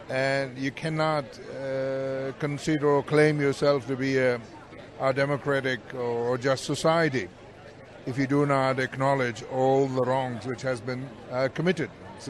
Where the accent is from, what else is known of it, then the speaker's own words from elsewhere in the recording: Pakistan; now in Australia; I am a refugee from Pakistan. So, I'm Australian citizen now. It's been a long time. Yeah, but I'm from Pakistan.